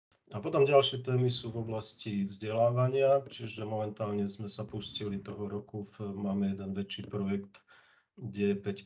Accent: Košice, Košice Region, Slovakia; A keďže som z Košic, tak je tu permanentná téma

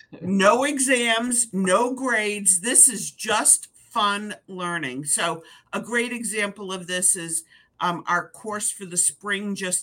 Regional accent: Concord, New Hampshire, United States; So born and bred in Concord, and my parents still live in town.

